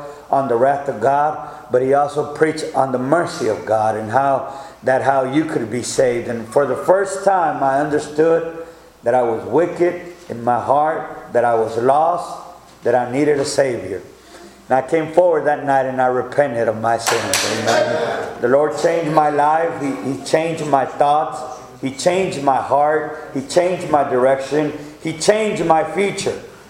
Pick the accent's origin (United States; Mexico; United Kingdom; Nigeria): Mexico; And number three, I'm getting away from Mexico as far as I can. You know, that was my view, you know, growing up.